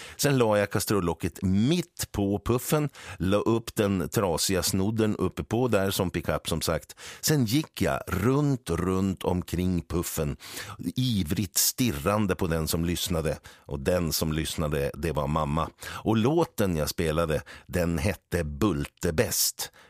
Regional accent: Härnösand, Västernorrland County, Sweden; Jag är född på Kronholmen, eller inte född, jag är född på BB, men uppvuxen på Kronholmen i Härnösand.

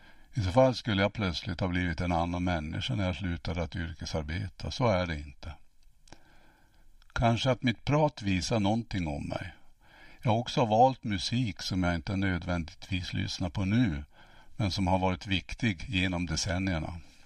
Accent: Jokkmokk, Norrbotten County, Sweden; moved away as an adult; now in Örnsköldsvik, Sweden; och är född och uppvuxen i Jokkmokk. 1972 flyttade jag tillsammans med min fru Ulla och två barn samt tvillingar på väg till Övik.

